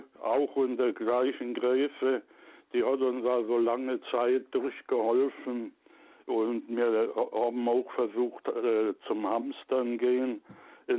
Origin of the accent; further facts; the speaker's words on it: Wałbrzych, Lower Silesian Voivodeship, Poland; now in Germany; weil das Waldenburg, wo ich herstamme, das liegt im Bergland drin, umrand vom Bergland und davor ist die niederschlesische Ebene.